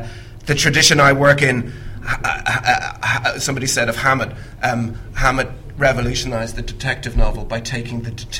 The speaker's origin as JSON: {"language": "English", "country": "Ireland", "said": "As an Irishman, I'm obviously always glad to be corrected by an Englishman."}